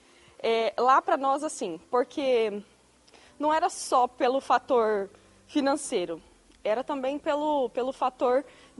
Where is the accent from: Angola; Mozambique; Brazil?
Brazil; Rondônia; moved away as an adult; now in Portugal; Então, meu esposo e eu viemos de Rondônia, no caso, para cá.